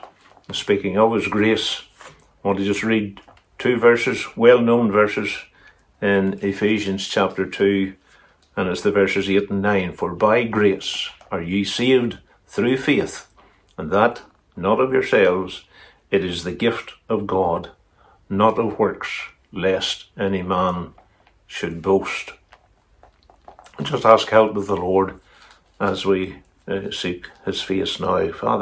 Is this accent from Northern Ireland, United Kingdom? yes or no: yes; Northern Ireland, United Kingdom; born there; It's by his grace that I was born in Protestant Ulster.